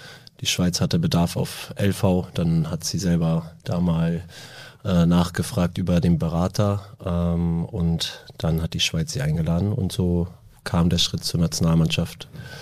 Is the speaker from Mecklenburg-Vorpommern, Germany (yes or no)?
yes; Rostock, Mecklenburg-Vorpommern, Germany; born there; Und ich bin dort geboren in der Stadt und mit dem ersten Lebensjahr saß ich mit meinem Großvater auf dem Schoß im alten Ostseestadion.